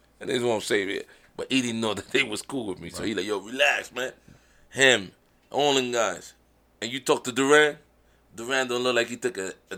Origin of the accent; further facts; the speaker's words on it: New York, United States; I'm from New York. Them boys can fight.